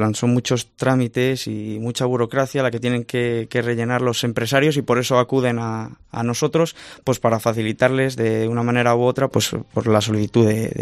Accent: Guadalajara, Castilla-La Mancha, Spain; no soy de Madrid, soy de Guadalajara y estoy muy orgulloso de serlo

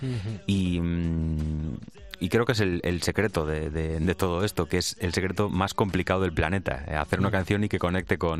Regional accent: Santiago de Compostela, Galicia, Spain; el acento ya de primeras, que me acompaña siempre. Y lo segundo, yo creo que siempre llevo la típica palabra que se dice que es como muy gallega, que es la morriña.

